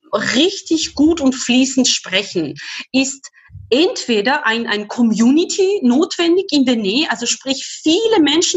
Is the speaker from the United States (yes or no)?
no; Georgia; first language Georgian; German is a second language; weil das meine Muttersprache ist